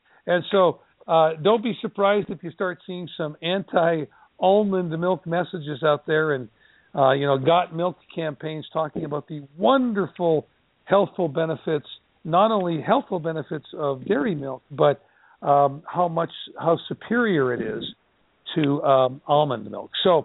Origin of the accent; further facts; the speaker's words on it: Edmonton, Alberta, Canada; Now, I grew up in Edmonton, Alberta, Canada, and my father was a terrific athlete and at one time was the Canadian national handball champion.